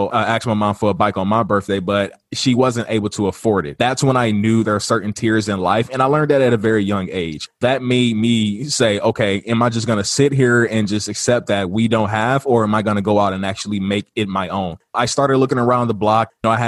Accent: Detroit, Michigan, United States; Yeah, I grew up in Detroit. I was raised by women. I was raised by my mom, my grandma, and also my aunt. We lived on the same street.

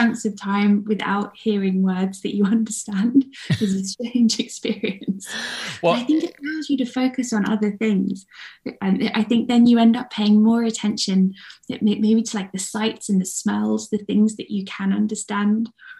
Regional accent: United Kingdom; As a British tourist, so much of it is totally unfamiliar

